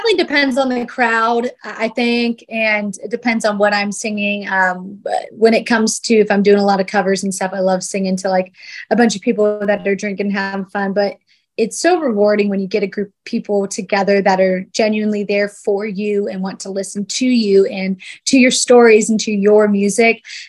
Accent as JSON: {"language": "English", "region": "Ohio", "country": "United States", "lives_now": "Tennessee, United States", "said": "I come from Ohio, where we kind of get all four seasons, and a little bit here in Tennessee"}